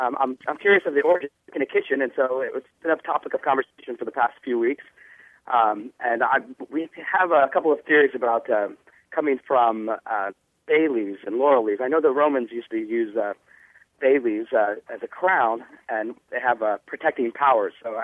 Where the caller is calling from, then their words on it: Indianapolis, Indiana, United States; I'm calling from Indianapolis.